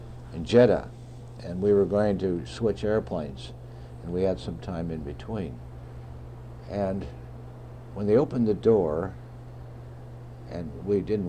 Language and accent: English; United States; I grew up as an American. I grew up... went to grade school and high school and played football and went to college